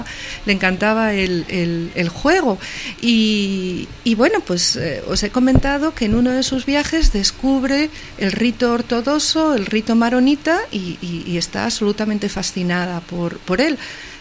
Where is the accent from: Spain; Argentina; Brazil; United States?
Spain; Salamanca, Castile and León; now in Extremadura, Spain; Yo soy salmantina y siempre he dicho que si hay algo que me gusta de la Junta de Extremadura, después de vivir aquí 12 años